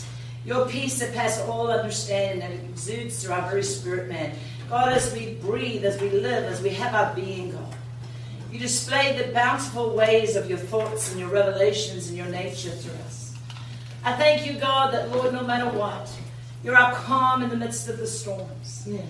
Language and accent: English; South Africa; I'm South African. So I tell everybody I'm a black albino because nobody can believe I come from Africa and I'm white.